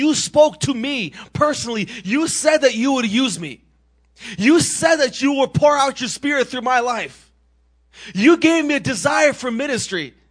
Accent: Massachusetts, United States; Again, like Johnny said, I'm from Massachusetts.

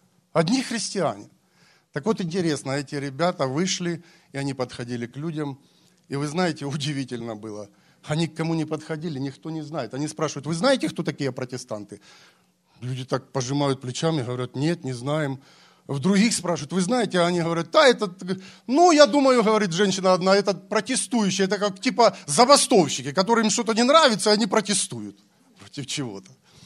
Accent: Ukraine; Вы знаете, я сам с Украины

